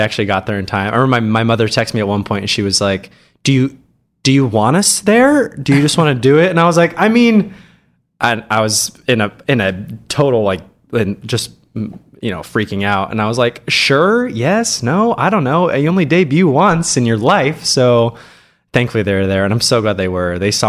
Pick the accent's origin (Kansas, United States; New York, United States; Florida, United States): Kansas, United States; Hays; I grew up in Western Kansas, Hayes, Kansas, for any of you out there who know where it is. It's like halfway between Kansas City and Denver on I-70. Very small town.